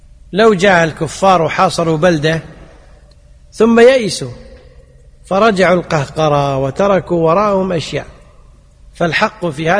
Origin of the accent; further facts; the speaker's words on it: Kuwait; ذلك العامة عندنا بالكويت شي يقولون